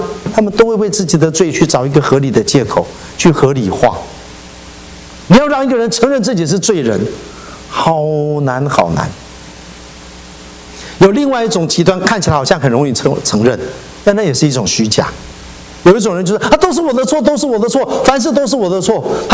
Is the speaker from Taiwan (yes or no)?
yes; Taiwan; 我从台湾来